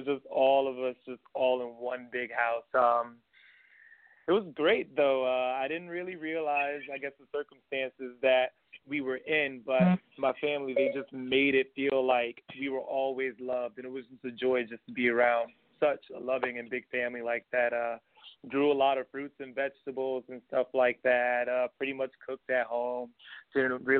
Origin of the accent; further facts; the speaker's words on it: Miami, Florida, United States; I was born and raised in Miami, Florida. Grew up with a really, really, really large family.